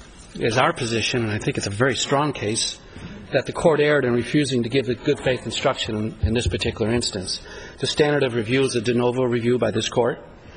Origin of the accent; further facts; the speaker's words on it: Fresno, California, United States; I'm an attorney from Fresno, California.